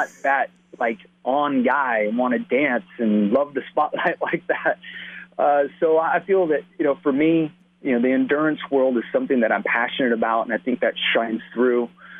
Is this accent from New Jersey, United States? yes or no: no; San Diego, California, United States; now in North Carolina, United States; I grew up in San Diego, where my wife is from, in Oklahoma, and then where we live in North Carolina.